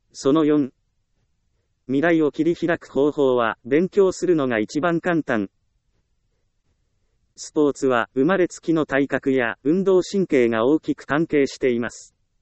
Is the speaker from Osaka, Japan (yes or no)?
no; Ehime, Japan; 私の実家は、愛媛の田舎です。家の近くには、自販機、コンビニ、道路に信号機すらないところです。